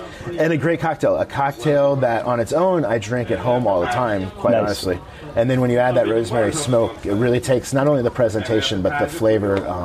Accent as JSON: {"language": "English", "town": "Houston", "region": "Texas", "country": "United States", "tie": "born or raised there", "said": "whether it's in my hometown of Houston, Texas, or Manhattan, or small town America."}